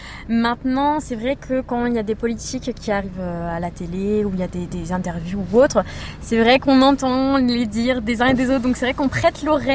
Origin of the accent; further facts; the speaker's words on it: Nouvelle-Aquitaine, France; Alors je viens du Poitou-Charentes. C'est vrai que j'ai parcouru pas mal de kilomètres pour venir ici. Et déjà en étant à Poitiers